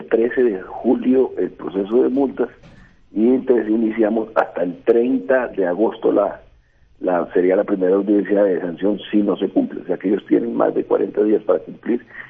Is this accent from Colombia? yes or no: yes; Barranquilla, Atlántico, Colombia; porque entendemos como ribereños que somos, como barranquilleros, como colombianos